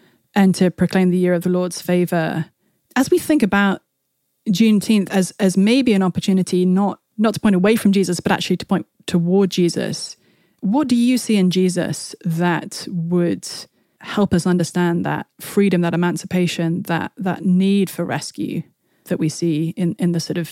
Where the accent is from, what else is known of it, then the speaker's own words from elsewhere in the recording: United Kingdom; I'm Brit, so I say Isaiah.